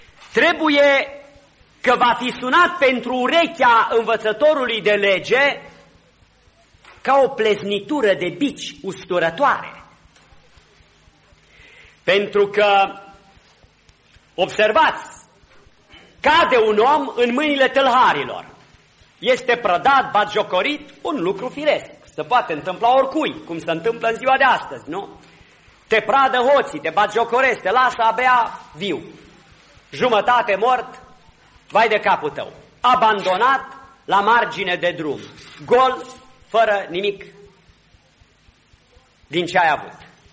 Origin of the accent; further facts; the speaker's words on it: Romania; Noi suntem români și mai suntem și oameni moderni